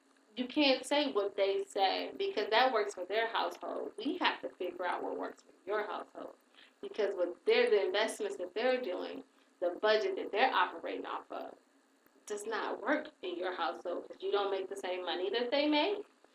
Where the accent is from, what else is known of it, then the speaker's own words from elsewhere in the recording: Saginaw, Michigan, United States; because they're downstate in the Detroit area, because, you know, I'm from Saginaw, mm-hmm. so we have some people in Saginaw